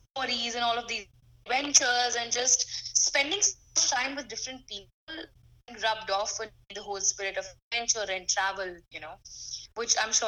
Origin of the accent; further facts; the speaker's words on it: Varanasi, Uttar Pradesh, India; it's in this beautiful place called Varanasi, which I proudly call my hometown